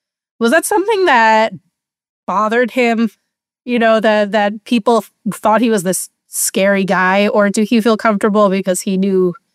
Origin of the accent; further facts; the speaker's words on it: United States; You know, I was a teenager, basically growing up in America during the Iraq War.